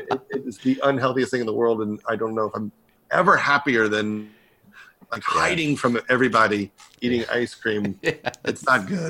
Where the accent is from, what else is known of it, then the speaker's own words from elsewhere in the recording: New York, United States; I would probably live in New York, in the city. I'm from Long Island.